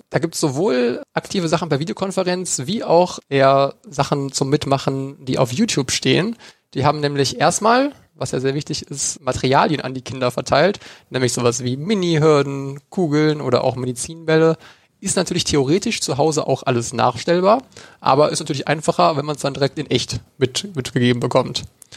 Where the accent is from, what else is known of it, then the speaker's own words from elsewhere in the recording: North Rhine-Westphalia, Germany; wir kommen aus NRW.